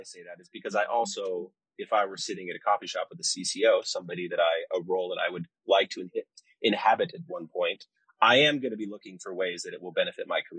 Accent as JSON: {"language": "English", "region": "California", "country": "United States", "lives_now": "Raleigh, United States", "said": "Well, I'm going on 2 years, and I came from just south of Santa Barbara, California."}